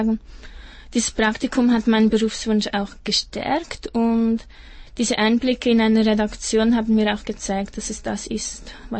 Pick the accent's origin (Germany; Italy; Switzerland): Switzerland; dass bei uns in der Schweiz junge Leute